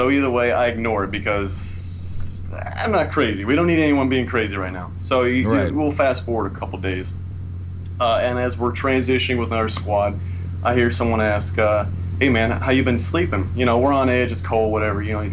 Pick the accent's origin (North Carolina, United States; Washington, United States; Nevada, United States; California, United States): California, United States; San Diego; San Diego, California.